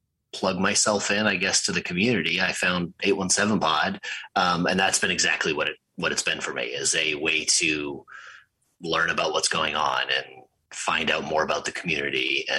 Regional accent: New Hampshire, United States; also born or lived in Virginia; I grew up in New Hampshire, and then I was in Virginia for 4 years.

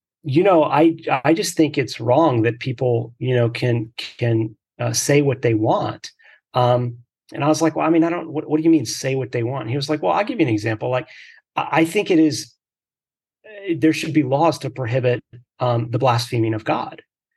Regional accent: Houston, Texas, United States; I grew up in Houston, Texas, which is the most diverse city in the United States.

